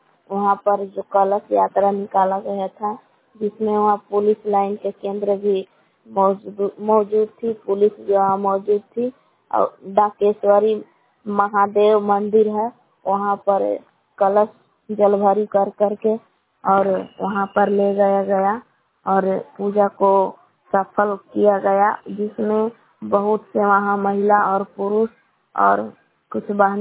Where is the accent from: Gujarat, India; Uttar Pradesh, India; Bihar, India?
Bihar, India; Belam; ग्राम बेलाम जिला कैमूर के निवासी हूँ।